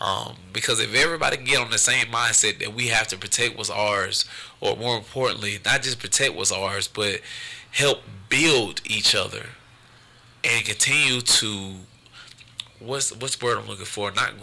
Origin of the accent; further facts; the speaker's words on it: Atlanta, Georgia, United States; Yeah, he's from Adamsville, and I'm from Adamsville, Atlanta, Georgia as well.